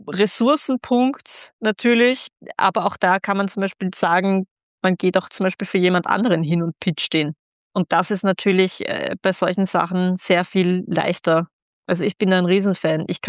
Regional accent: Vienna, Austria; ich komme ja aus Wien, ich lebe ja in Wien, und in Wien haben wir einfach diese Tradition der Kaffeehauskultur.

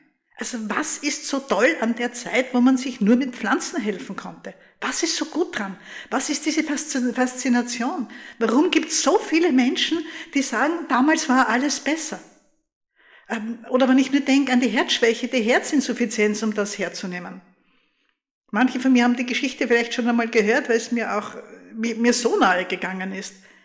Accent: Graz, Styria, Austria; wo etwas passiert ist in meiner Heimatstadt Graz.

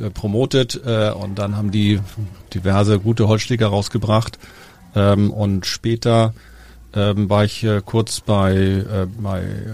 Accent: Norderstedt, Schleswig-Holstein, Germany; also born or lived in Hamburg; Ja, ich bin in Hamburg geboren. Wir sind dann irgendwann nach Garstedt und später Norderstedt gezogen.

